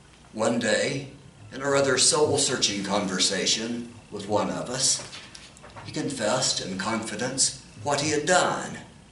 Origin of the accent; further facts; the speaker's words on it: Kingsport, Tennessee, United States; moved away as an adult; also born or lived in Johnson City / Houston; I grew up in Kingsport, born in Johnson City, grew up in Kingsport, went to undergraduate college in Bristol. So from that area, but I lived for almost 40 years in Houston. Now I've moved back.